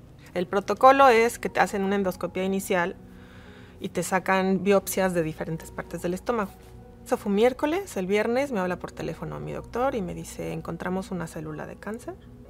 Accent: Mexico City, Mexico; moved away as an adult; also born or lived in Boston; now in New York, United States; Yo soy mexicana porque mi madre es mexicana, pero yo nací en Boston, aunque me crié en la Ciudad de México. A los 23 me regreso a Boston a hacer una maestría y ya no volví a México más que para irme de vacaciones.

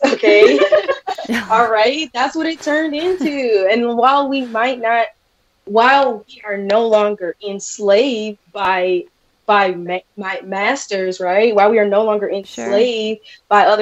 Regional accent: Midwest, United States; I grew up in the Midwest. I love me some farmers. I love being on the farm.

